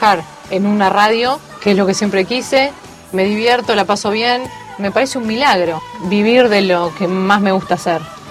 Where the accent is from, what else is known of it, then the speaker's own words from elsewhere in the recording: Caseros, Buenos Aires Province, Argentina; hacía un programa zonal en Caseros, mi barrio natal